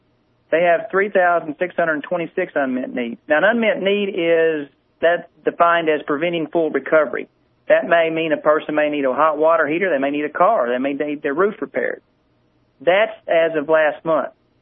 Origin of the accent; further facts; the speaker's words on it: Kentucky, United States; I'm from Kentucky originally.